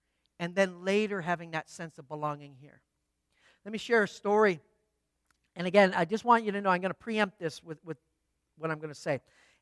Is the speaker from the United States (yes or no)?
no; Canada; Just so you know, I'm a Canadian, so yeah, had to get that in there, right?